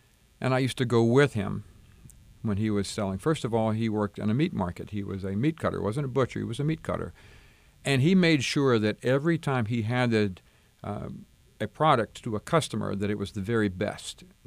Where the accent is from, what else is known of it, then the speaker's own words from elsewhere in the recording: Cleveland, Tennessee, United States; I'm actually a native of Cleveland, Tennessee, so for the opportunity to come back to my home state and to serve the future music was very enticing.